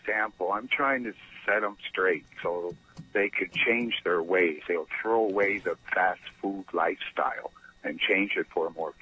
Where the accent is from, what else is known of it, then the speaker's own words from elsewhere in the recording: United States; I'm a little bit like you. I'm an American